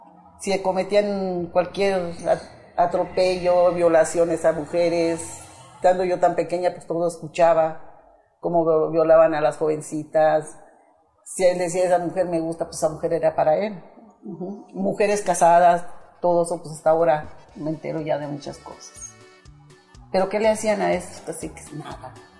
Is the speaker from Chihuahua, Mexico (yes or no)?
yes; Ciudad Madera, Chihuahua, Mexico; moved away; ya fui a Ciudad Madera, yo creo de haber tenido como unos 35 años cuando yo empecé a volver a ir a mi pueblo